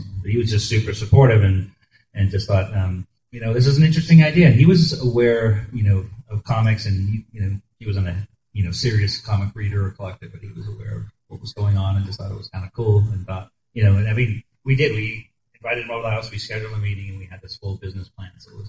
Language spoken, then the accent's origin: English; Maine, United States; growing up in Maine, we would make on a day off, a buddy of mine that read comics would make a pilgrimage down to Million Year Picnic, which was in central Boston.